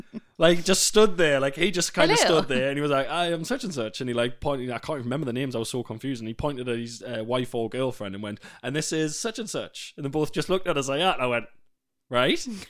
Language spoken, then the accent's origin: English; North East England, United Kingdom; I haven't done a gig outside the North East for 3 years.